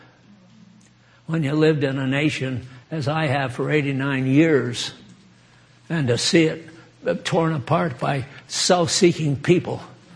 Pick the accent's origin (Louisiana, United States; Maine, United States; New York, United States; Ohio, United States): Maine, United States; born there; I was born in Maine. I'm a New England Yankee.